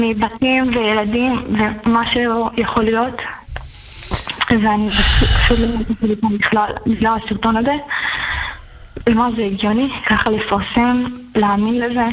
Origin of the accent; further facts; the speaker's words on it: Netanya, Central District, Israel; אני מנתניה